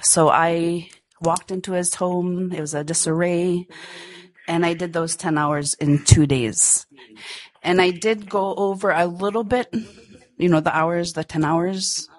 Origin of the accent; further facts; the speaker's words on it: Unalakleet, Alaska, United States; I'm from the Native Village of Unalakleet.